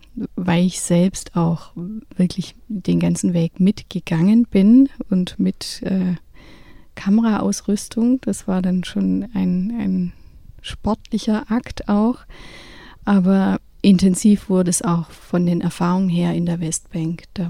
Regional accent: Tübingen, Baden-Württemberg, Germany; Ich komme hier aus Tübingen und bin freie Dokumentarfilmautorin.

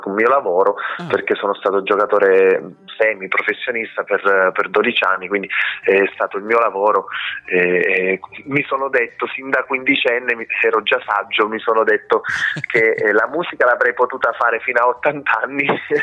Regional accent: Pescara, Abruzzo, Italy; io sono di Pescara, una città, diciamo, all'altezza di Roma, però a est, Roma... e a ovest, e Pescara su per giù è la stessa altezza ma a est, quindi sono nato sul mare

